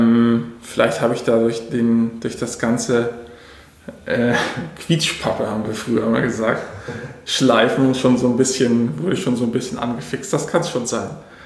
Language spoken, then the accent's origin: German; Graal-Müritz, Mecklenburg-Vorpommern, Germany; now in Rostock, Germany; ich bin 31 Jahre inzwischen, erschreckend. Bin ursprünglich aus Graal-Müritz, aber schon lange in Rostock, habe zwischenzeitlich in Stralsund studiert, Wirtschaftsingenieurwesen.